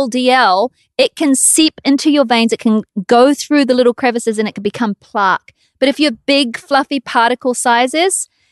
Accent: Scotland, United Kingdom; Yeah, we're Scottish.

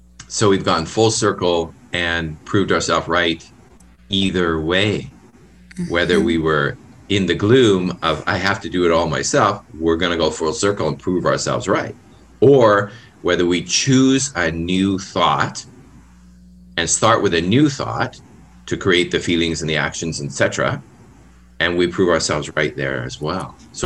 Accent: Canada; I can't do it. I'm Canadian. I don't do fast.

